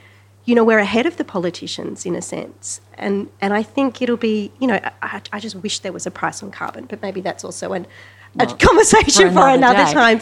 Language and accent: English; Sydney, New South Wales, Australia; I grew up in Sydney, so I'm not at all a country girl, but I moved to the country about 12 years ago when I married a farmer